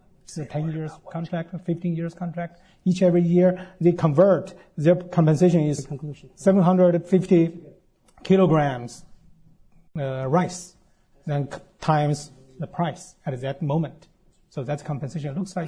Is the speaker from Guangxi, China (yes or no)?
no; Chengdu, Sichuan, China; And I come from Chengdu, my hometown.